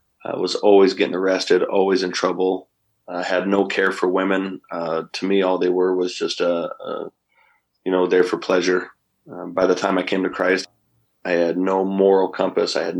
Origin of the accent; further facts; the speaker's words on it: Idaho, United States; I was raised up here in North Idaho, had a great, very successful family